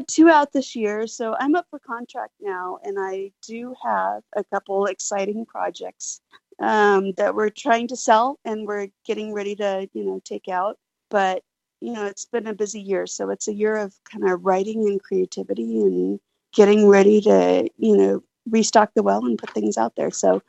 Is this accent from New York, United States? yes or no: no; Colorado, United States; So, I grew up in Colorado, but kids never have been, so that's what we're doing.